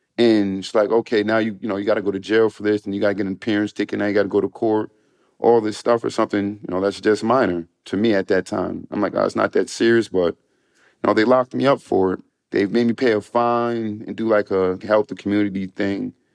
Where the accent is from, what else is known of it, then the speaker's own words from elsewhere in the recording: New York, United States; The state is doing great. I'm so proud to say I'm from New York.